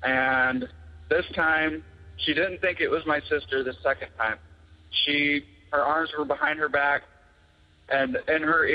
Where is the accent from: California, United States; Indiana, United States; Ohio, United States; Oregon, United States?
Indiana, United States; Hi, Tony and Jenny. I'm from Indiana.